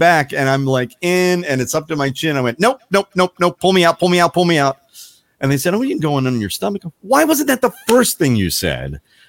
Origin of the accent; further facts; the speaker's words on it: Baltimore, Maryland, United States; I know I make a big deal out of the fact that I'm from Baltimore and I live in Maryland.